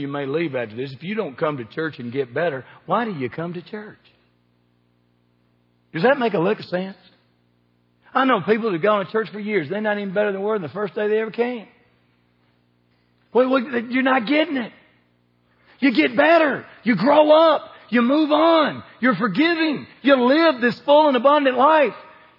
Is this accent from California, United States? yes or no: no; Kentucky, United States; If I'm in New York, guess how I talk? Like I'm from Kentucky. I'm not ashamed of it. I'm not ashamed from being from the South. I'm from the South. I'm not from the East Coast.